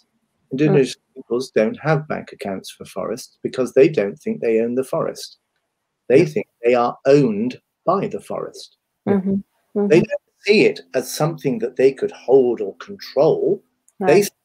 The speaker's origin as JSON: {"language": "English", "country": "United Kingdom", "said": "In our team, we have a coffee morning on a Monday and an afternoon tea. We are very British."}